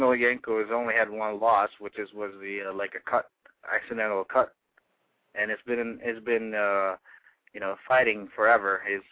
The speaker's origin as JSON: {"language": "English", "country": "Philippines", "said": "I'm a Filipino."}